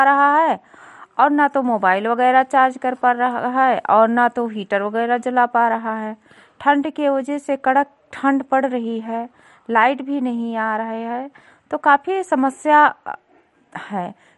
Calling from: Lakharampur, Uttar Pradesh, India; मैं विकास खंड विशेषरगंज से बोल रही हूं, ग्राम पंचायत लखारामपुर, गांव लखारामपुर से।

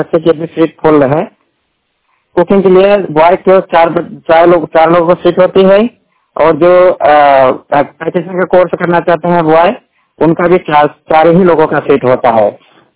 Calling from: Jaunpur, Uttar Pradesh, India; जिला जौनपुर उत्तर प्रदेश से बात कर रहा हूँ। प्रेजेंट टाइम में मैं अपने निजी आवास से हूँ

